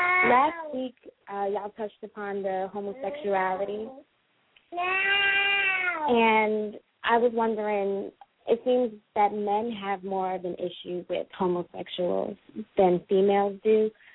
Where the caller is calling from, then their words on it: Philadelphia, Pennsylvania, United States; I'm calling from Philadelphia.